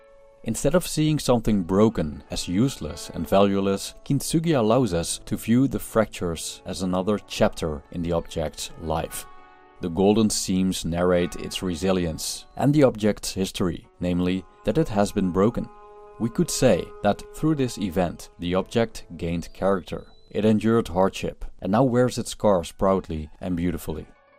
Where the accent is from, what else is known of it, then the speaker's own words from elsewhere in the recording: Tilburg, North Brabant, Netherlands; Here's my hometown, a city of around 200,000 inhabitants in the Netherlands called Tilburg.